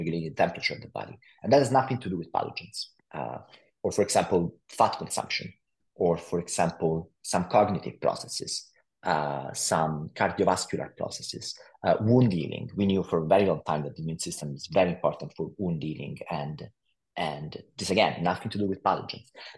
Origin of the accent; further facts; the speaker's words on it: Italy; English is a second language; now in United States; I grew up in Italy as a Italian guy and went to school there. And it's only when I moved to California